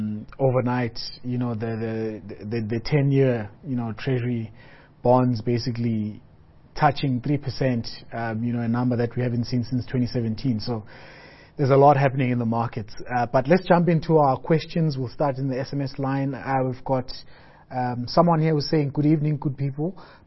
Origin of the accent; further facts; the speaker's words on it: South Africa; Look, as a South African, I don't know any better, right?